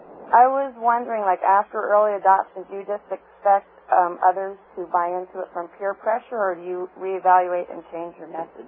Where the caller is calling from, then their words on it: Salem, Oregon, United States; Hi, I'm calling from City of Salem in Oregon